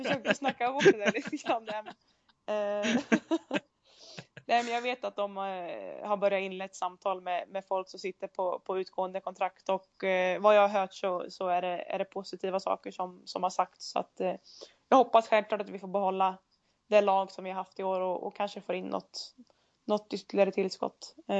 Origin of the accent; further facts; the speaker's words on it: Värmland, Sweden; now in Umeå, Sweden; Jag har ju familjen och allting hemma i Värmland, så att någon gång framöver så kommer man väl kanske flytta hemåt.